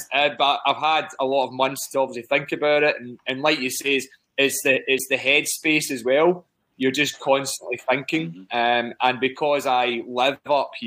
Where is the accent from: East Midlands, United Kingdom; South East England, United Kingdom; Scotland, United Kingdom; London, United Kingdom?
Scotland, United Kingdom; From this area that I live in just now, so Ayrshire. So we're talking about 30 minutes southwest of Glasgow.